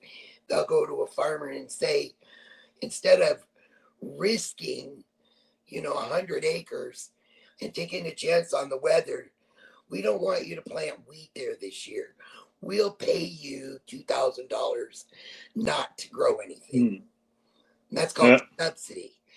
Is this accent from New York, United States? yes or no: no; Iowa, United States; I grew up in Northwest Iowa, which is the state directly under Minnesota.